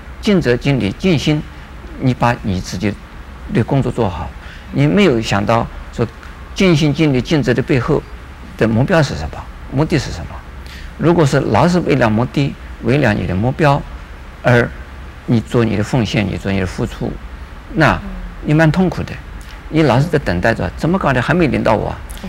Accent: China; 这是像我们中国人所说的自古耕耘

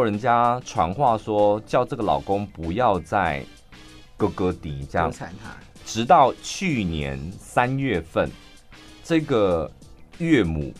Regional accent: Miaoli County, Taiwan; born there; 因为毕竟我出生在苗栗天龙国，苗栗国。

